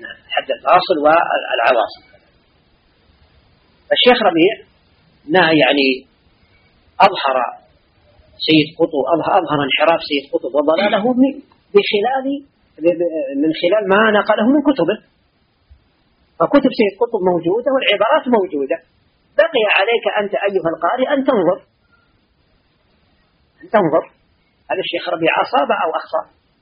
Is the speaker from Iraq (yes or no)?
no; Saudi Arabia; بلادنا السعودية